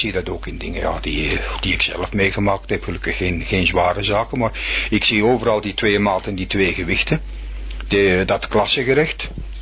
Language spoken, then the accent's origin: Dutch; Antwerp, Flanders, Belgium; trouwens, ik kom uit Antwerpen.